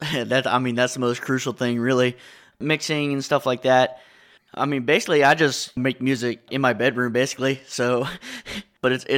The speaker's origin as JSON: {"language": "English", "town": "Monterey", "region": "Virginia", "country": "United States", "said": "I am an electronic dance music artist, and I'm from Monterey, Virginia."}